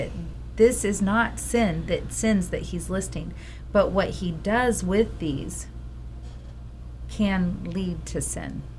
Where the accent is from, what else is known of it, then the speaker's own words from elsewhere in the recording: Xenia, Ohio, United States; born there; I was of Ohio. I was born in Xenia, Ohio